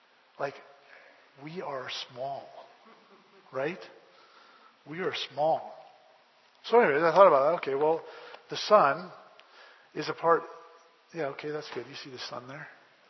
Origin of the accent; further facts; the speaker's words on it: Calgary, Alberta, Canada; You know, I grew up in Calgary, and I mean, you can't see the stars in Calgary because you got all the lights there, right?